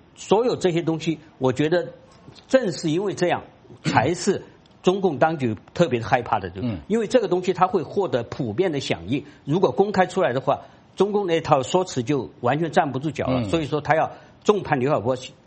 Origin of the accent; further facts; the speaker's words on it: China; 我们中国人也是人